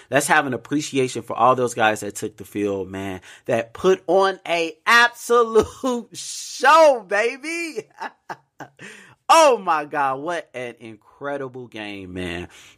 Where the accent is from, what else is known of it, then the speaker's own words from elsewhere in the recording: Chicago, Illinois, United States; Look, let me tell you something. I'm from Chicago, man.